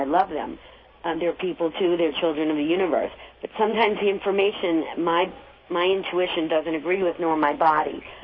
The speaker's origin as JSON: {"language": "English", "region": "New York", "country": "United States", "tie": "born or raised there", "said": "Oh, well, that's my hometown."}